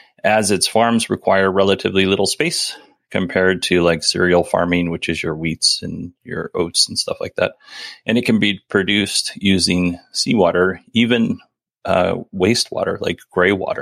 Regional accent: Alaska, United States; I mean, that is the same pickup line I used on my wife, but we grew up in Alaska, so it was a little different.

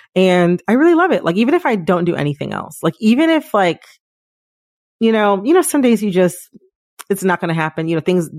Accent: Midwest, United States; But to me as an American from the Midwest, I find it very authoritative

